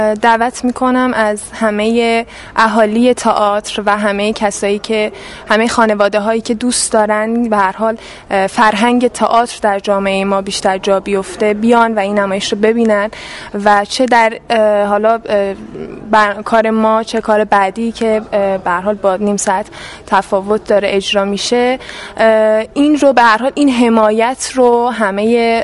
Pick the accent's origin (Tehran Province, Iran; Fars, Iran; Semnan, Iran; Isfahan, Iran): Isfahan, Iran; من خودم هم اصفهانی هم، توفیق بوده که من بتونم نقش رو بازی کنم به نمایندگی از حالا شهر خودم